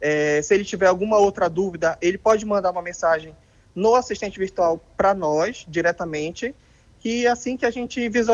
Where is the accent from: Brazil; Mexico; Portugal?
Brazil; Pará; also born or lived in Paraíba; now in Passo Fundo, Brazil; eu sou do Pará, mas eu me formei na Paraíba, na Estadual da Paraíba, e depois vim trabalhar em Passo Fundo. Já estou há completando 4 anos já em Passo Fundo.